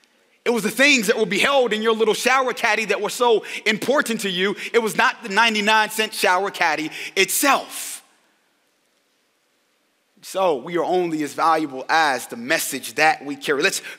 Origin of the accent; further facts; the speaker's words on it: Louisville, Kentucky, United States; We're from Louisville. We grew up in the same area. And surprisingly enough, we grew up a couple of blocks from each other.